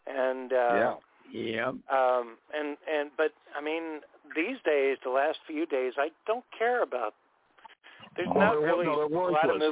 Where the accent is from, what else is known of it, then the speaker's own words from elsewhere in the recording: California, United States; I'm sure I could adapt if I went somewhere else, but I'm still staying in I'm a Californian all my life.